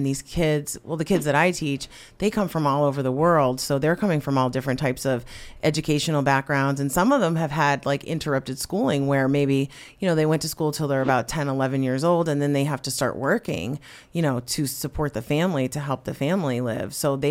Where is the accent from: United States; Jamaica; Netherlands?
United States; West Pittston, Pennsylvania; I'm from West Pittston, Pennsylvania, and I went to Wyoming area at the time